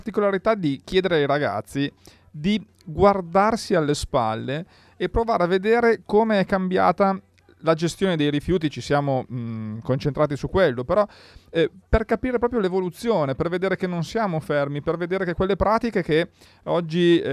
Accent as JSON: {"language": "Italian", "town": "Nizza Monferrato", "region": "Piedmont", "country": "Italy", "tie": "born or raised there", "said": "io provengo dalla zona della Valle Belbo, e c'erano delle discariche così per ogni paese, per ogni città. Io abitavo a Nizza"}